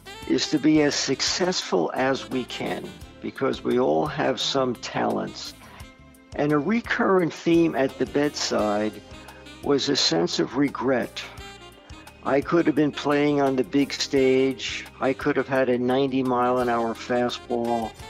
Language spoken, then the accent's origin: English; East Coast, United States; I grew up on the East Coast in a bizarre environment.